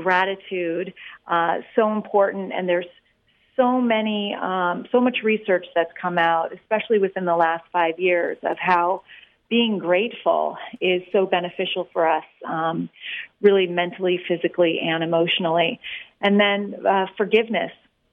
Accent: Arkansas, United States; born there; I was born in Arkansas, so it's really like coming home for me

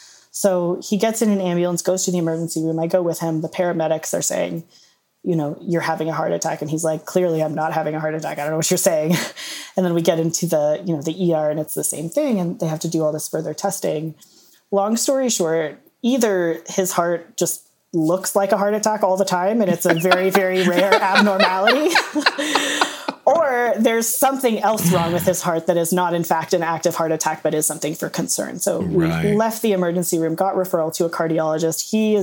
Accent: Texas, United States; Or, you know, I grew up in Texas. Like, my family is still there.

